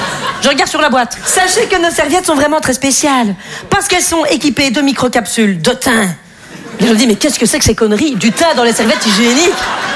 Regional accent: Belgium; moi, je suis contre le réchauffement climatique, mais c'est facile parce que je suis belge

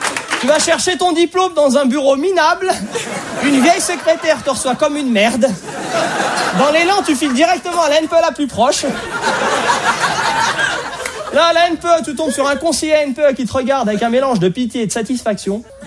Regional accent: France; À chaque fois que je disais aux Américains que j'étais Français

